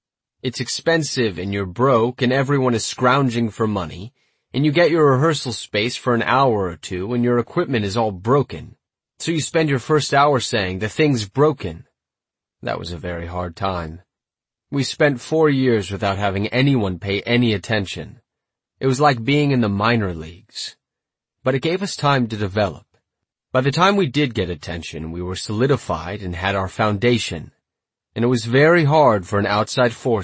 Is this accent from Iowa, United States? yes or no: no; Philadelphia, Pennsylvania, United States; also born or lived in Miami; I'm from Philly, but I was kind of up and down the East Coast trying to find something, you know?